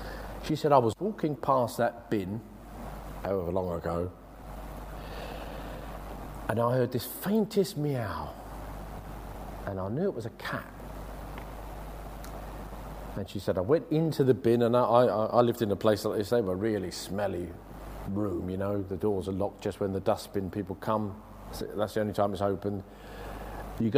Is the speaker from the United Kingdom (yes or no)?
yes; London, United Kingdom; I lived where I was born in East London, in Bow, in Mile End.